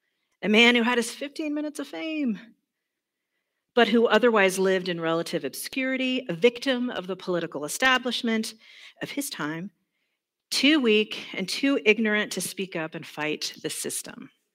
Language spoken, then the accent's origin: English; the South, United States; accent: Southern; And then when you say it in a Southern accent, it's even better. Amen. I'm from the South, which is why I say that.